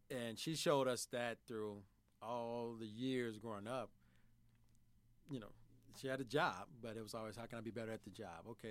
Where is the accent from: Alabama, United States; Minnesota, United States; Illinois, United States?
Illinois, United States; Chicago; Born and raised in Chicago. Grew up on the South Side.